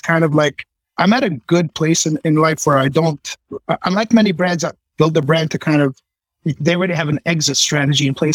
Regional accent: Toronto, Ontario, Canada; born there; I was born in Toronto, and my studio is just about 30 minutes north of Toronto. Born to Italian immigrants. My dad came here and my mom came here when they were young. So I was raised in a family of hairstylists and barbers.

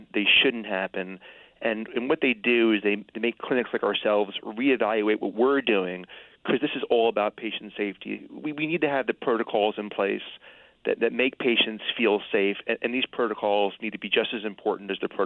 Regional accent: New Jersey, United States; I'm from New Jersey originally and came to Connecticut about 20 years ago.

